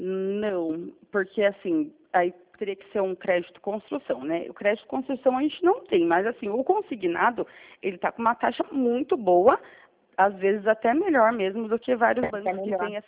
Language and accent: Portuguese; São Roque, São Paulo, Brazil; eu sou de São Roque